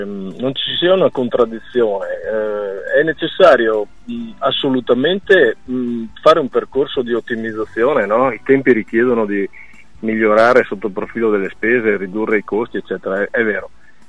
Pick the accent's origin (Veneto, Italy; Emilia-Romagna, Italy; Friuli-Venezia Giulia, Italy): Veneto, Italy; Sedico; io sono di Sedico, quindi non è che il Cadore è un po' distante, no?